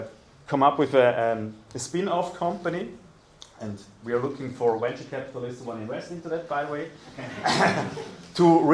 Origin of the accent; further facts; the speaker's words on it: Switzerland; English is a second language; I'm from Switzerland. We don't eat the gut.